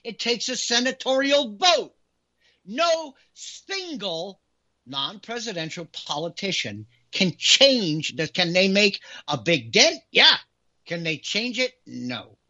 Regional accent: United States; I'm an American.

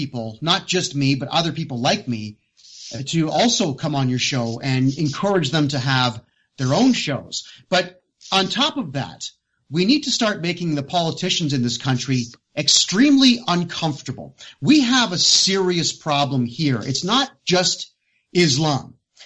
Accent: Mississauga, Ontario, Canada; My hometown is Mississauga. We are to the immediate west of Toronto.

